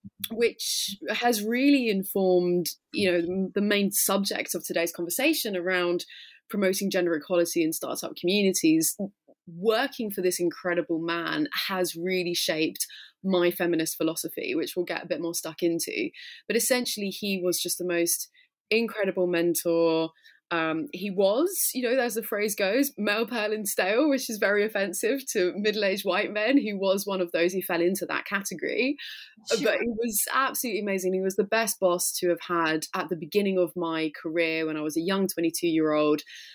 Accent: London, United Kingdom; born there; I was born here in London, UK, to a British mum, Italian dad.

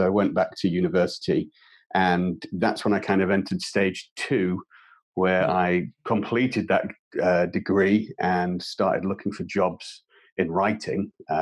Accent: Grimsby, Yorkshire and the Humber, United Kingdom; working for the local council here in the UK, in my hometown of Grimsby

